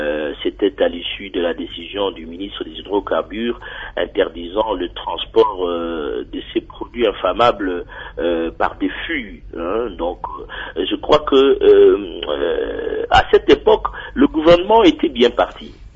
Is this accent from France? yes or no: no; Madimba, Kongo Central, DR Congo; Moi-même qui vous parle, je suis ressortissant de Madima, Donc Madimba, c'est le territoire de mes parents.